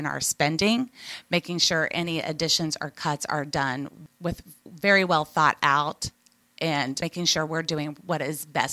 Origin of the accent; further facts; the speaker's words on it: Indiana, United States; I have been born and raised in Bartholomew County. I grew up going to St. Peter's Lutheran School and then graduated from Columbus East